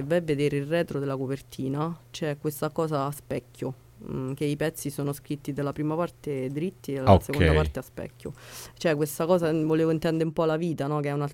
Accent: Colleferro, Lazio, Italy; Allora, io in realtà sono di Colleferro.

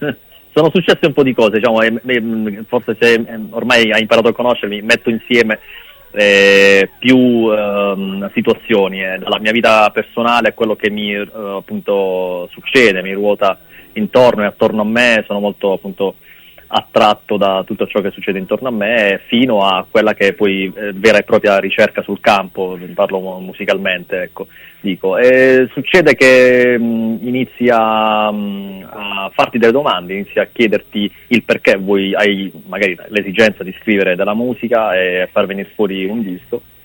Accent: Apulia, Italy; perché sono nato sul mare, sono pugliese.

